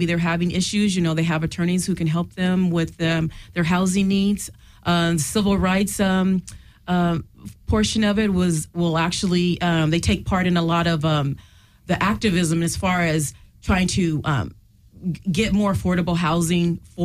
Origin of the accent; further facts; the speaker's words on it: Arizona, United States; Like I mentioned, I'm from Arizona. I went to Arizona State in 1982, 85.